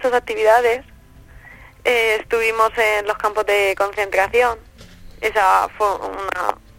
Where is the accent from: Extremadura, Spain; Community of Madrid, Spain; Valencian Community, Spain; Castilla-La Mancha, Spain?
Castilla-La Mancha, Spain; Ciudad Real; tengo 16 años y soy de Ciudad Real.